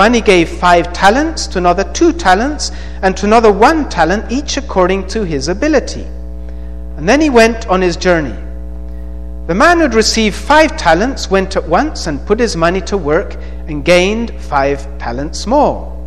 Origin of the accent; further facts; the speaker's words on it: Colombia; I was raised in Colombia, so I learned Spanish very easily. I didn't have to go to school to learn it. Well, I went to school, but I just learned it on the street with my friends.